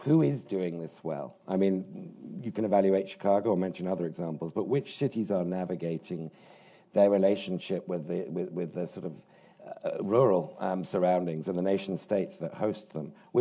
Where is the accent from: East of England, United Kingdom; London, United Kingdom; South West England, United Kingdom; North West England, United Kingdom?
London, United Kingdom; Now, bearing in mind we're both from London, one of the top global cities